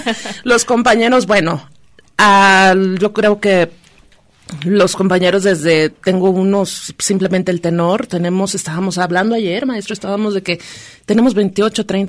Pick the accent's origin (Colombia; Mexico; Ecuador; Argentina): Mexico; Zapopan, Jalisco; Yo siento que Guadalajara y aquí mi tierra, Zapopan, toda la zona conurbada